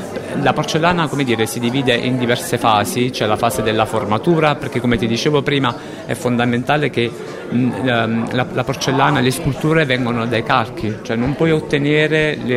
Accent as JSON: {"language": "Italian", "town": "Naples", "region": "Campania", "country": "Italy", "said": "E per me, essendo napoletano, è fondamentale farlo con la storia."}